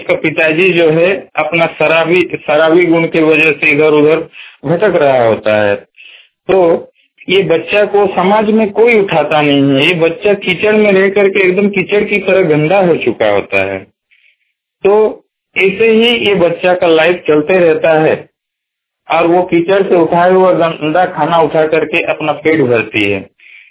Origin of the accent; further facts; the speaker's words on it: Bhandarbera, Jharkhand, India; मैं झारखंड स्टेट का रहने वाला हूँ। District Singhbhum, मुसाबुनी block, village भंडारवरो।